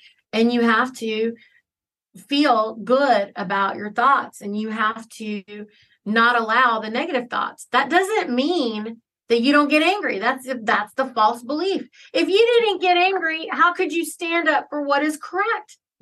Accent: Charlotte, North Carolina, United States; Let me just tell y'all, I'm Indian. I grew up in, you know, Charlotte, North Carolina. I was surrounded by Southern Baptists, Catholics, I mean, whatever, everybody.

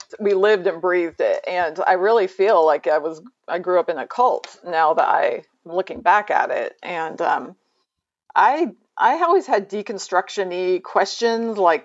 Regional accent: Arkansas, United States; up in Baptist and non-denominational churches in the South from Arkansas.

